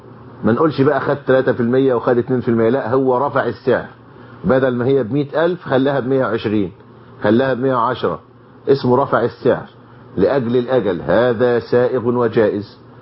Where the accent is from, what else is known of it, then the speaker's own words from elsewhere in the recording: Egypt; إحنا عندنا في الريف المصري